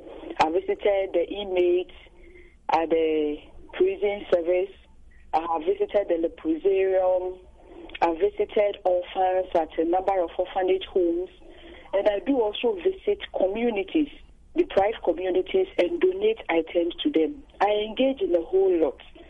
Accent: Ghana; I'm from Ghana. I'm a professional teacher.

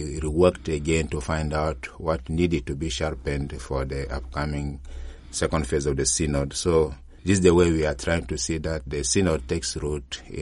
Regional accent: South Sudan; I come from South Sudan.

